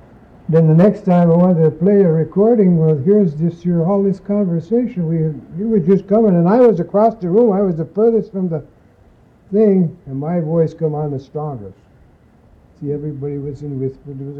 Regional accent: Pennsylvania, United States; I'm originally from Pennsylvania, so by being in Pennsylvania, every time I went out on a fishing excursion or a hunting trip, all it seemed was these here signs.

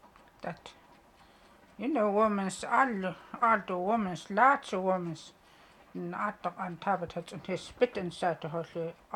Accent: Alaska, United States; also born or lived in Holikachuk; now in Grayling, United States; Anoka, way up. It's nobody around there.

